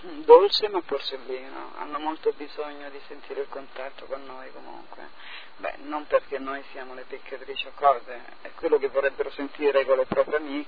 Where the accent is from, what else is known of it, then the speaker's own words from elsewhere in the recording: Tuscany, Italy; 28 anni, sono del 69, è un po' particolare come data, ma è così. E diciamo che sono toscana, i miei, infatti … deriva esattamente da miei che sono spagnoli.